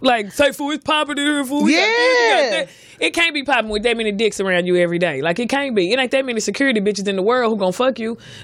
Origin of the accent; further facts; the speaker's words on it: Texas, United States; Can't nobody tell … what to do, and I'm from Texas.